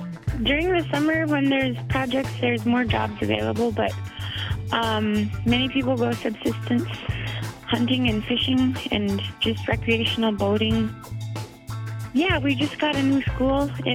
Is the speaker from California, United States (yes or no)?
no; White Mountain, Alaska, United States; I am from White Mountain, Alaska. There's about 209 people living here.